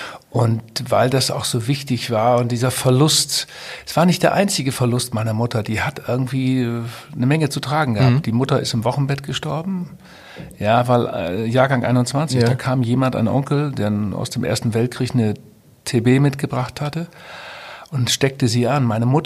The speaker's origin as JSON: {"language": "German", "town": "Twistringen", "region": "Lower Saxony", "country": "Germany", "said": "Ich komme ja aus Twistringen, sehr katholischer Ort."}